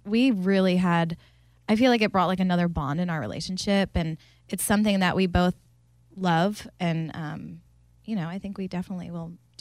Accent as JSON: {"language": "English", "town": "Philadelphia", "region": "Pennsylvania", "country": "United States", "tie": "born or raised there", "lives_now": "Tennessee, United States", "said": "Right outside Philadelphia, Pennsylvania."}